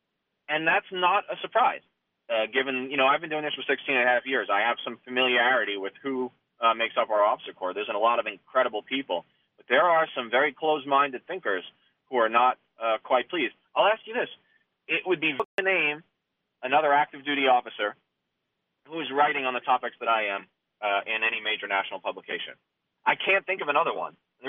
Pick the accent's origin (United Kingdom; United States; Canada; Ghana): United States; Staten Island, New York; I didn't have any soldiers from New York City besides myself. I grew up in Staten Island.